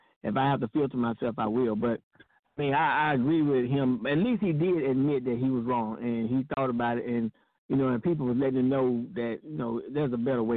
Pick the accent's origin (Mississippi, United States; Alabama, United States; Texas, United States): Mississippi, United States; I'm from Mississippi.